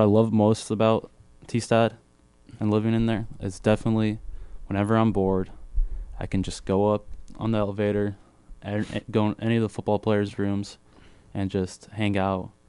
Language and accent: English; San Diego, California, United States; also born or lived in Albania; I always got to represent San Diego. I was born in Albania, moved here when I was like three. Due to some conflicts back home, moved to San Diego, played football in high school, now came here.